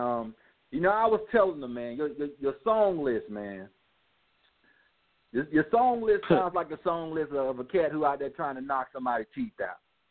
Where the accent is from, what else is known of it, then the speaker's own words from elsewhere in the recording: Alabama, United States; So being in Texas, you know, we're from Bama, man. We're from Bama, and all I hear in Alabama is Texas football